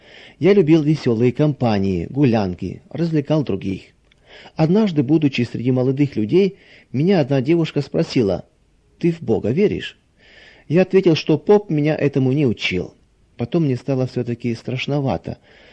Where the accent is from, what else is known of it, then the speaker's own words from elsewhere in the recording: Zhytomyr Oblast, Ukraine; born there; Я родился на Украине, возле города Житомира, в 30-м году.